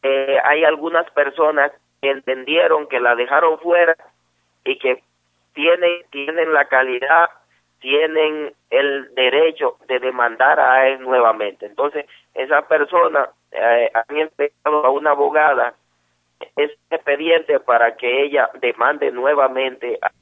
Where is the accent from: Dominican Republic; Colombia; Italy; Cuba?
Dominican Republic; somos todos los dominicanos.